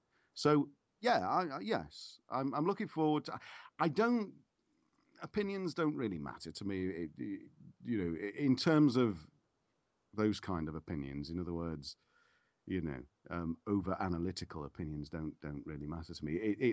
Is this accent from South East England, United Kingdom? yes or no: no; Wakefield, Yorkshire and the Humber, United Kingdom; born there; Well, I was born in Wakefield, so not far away from there.